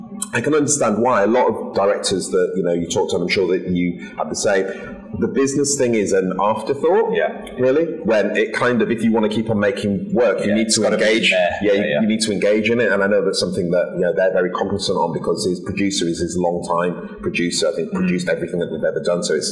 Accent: Bradford, Yorkshire and the Humber, United Kingdom; I grew up in Bradford, like estates in Bradford

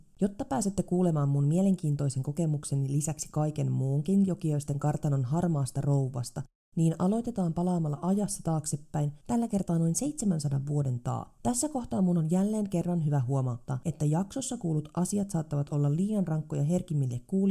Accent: Alastaro, Southwest Finland, Finland; mun kotikonnuillani Alastarolla Varsinais-Suomessa

